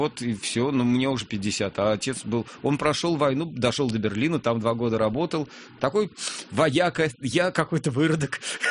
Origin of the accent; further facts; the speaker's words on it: Moscow, Russia; я родился в Москве, вот здесь. Я родился на Арбате, в первом роддоме, кстати, здесь прям. А жил, родился в Зачайском переулке, недалеко от вот, храма Христа Спасителя на Кропоткинской, а затем переехал